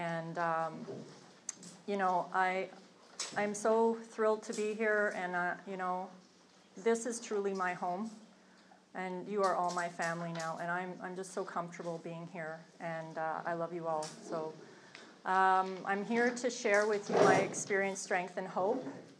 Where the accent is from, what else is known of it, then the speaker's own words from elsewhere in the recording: Montreal, Quebec, Canada; born there; You know, I was born in Montreal, December 1964, so I recently turned 50.